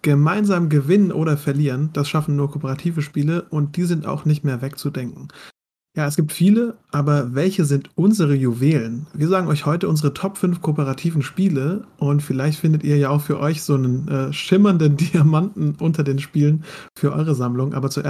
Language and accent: German; Mannheim, Baden-Württemberg, Germany; ich komme ja aus Mannheim